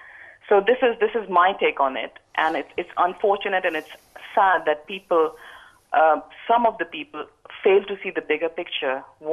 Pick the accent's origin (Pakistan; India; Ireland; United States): Pakistan; I'm originally from Pakistan.